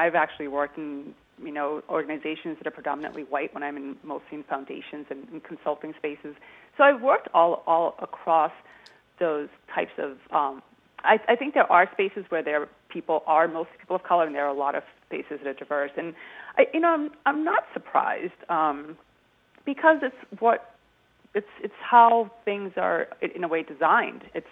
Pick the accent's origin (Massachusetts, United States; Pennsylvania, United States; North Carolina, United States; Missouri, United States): Massachusetts, United States; Boston; I grew up in Roxbury, which is a historically black neighborhood. And, you know, Boston's a pretty segregated city.